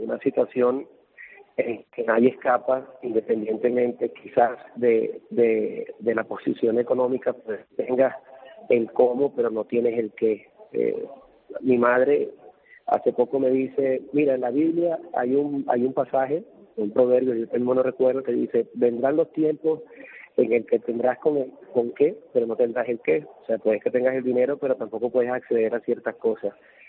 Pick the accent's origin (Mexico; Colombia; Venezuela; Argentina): Venezuela; also born or lived in Maracay; Yo soy nacido en Venezuela, en la ciudad de Maracay, hijo de padres palmeros, canarios, criado en el interior del país.